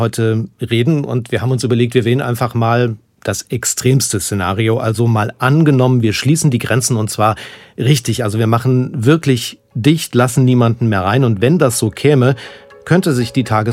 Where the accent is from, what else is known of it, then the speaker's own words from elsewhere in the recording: Germany; Ich bin ja in der DDR aufgewachsen, also in einem eingemauerten Land, kann man sagen.